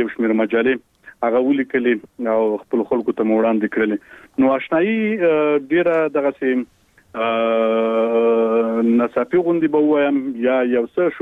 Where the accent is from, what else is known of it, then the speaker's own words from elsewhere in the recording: Khost, Afghanistan; born there; او زه په خوست ولایت کې پیدا شوی ما، او عمر می تقریبا اوس نو 28 کلنۍ ته برسیږي